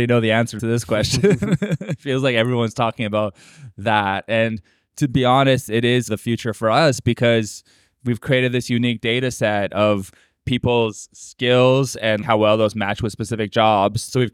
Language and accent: English; Canada; as a Canadian